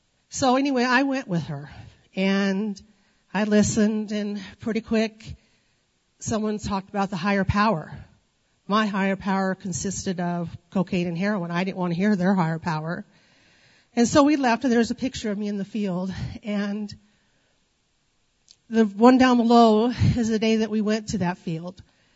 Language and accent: English; Palouse, United States; moved away; I was born and raised right here in the Palouse.